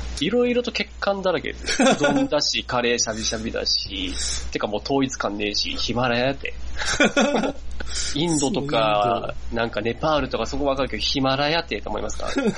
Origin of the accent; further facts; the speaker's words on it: Chubu, Japan; 別に俺は中部の人間だから